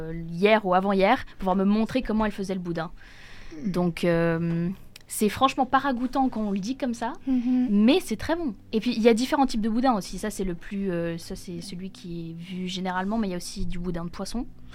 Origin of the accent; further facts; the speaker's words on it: Guadeloupe; moved away; Comme j'ai déménagé il y a 3 ans de mon pays natal, la Guadeloupe, qui est une petite archipel des Caraïbes